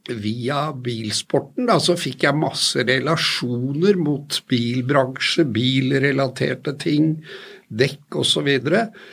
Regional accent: Oslo, Norway; Jeg født og oppvokst på Tøyen, gikk på Tøyenskole og på Valp på gymnasiet

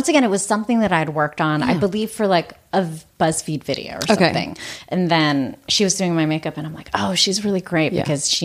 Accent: Pittsburgh, Pennsylvania, United States; And growing up in Pittsburgh was actually really great.

